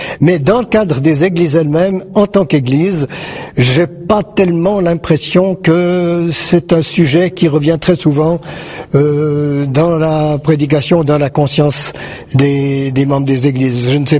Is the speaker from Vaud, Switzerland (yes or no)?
no; Geneva, Switzerland; Alors, je viens de Genève, en Suisse.